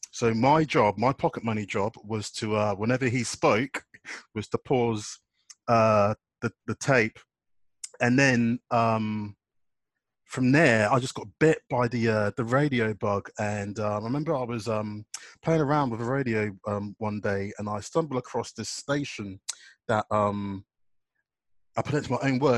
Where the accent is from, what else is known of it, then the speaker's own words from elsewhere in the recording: Reading, South East England, United Kingdom; not just in my hometown of Reading in Berkshire, where I live